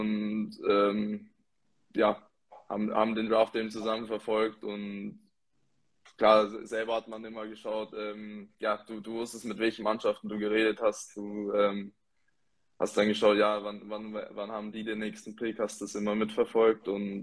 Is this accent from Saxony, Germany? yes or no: no; Ravensburg, Baden-Württemberg, Germany; damals in meinem Heimatort Ravensburg hat mein Vater eben noch dort gespielt